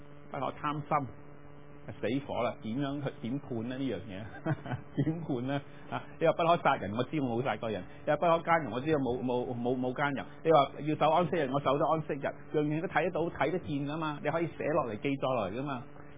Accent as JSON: {"language": "Cantonese", "country": "China", "said": "我哋中国人好腐败嘅"}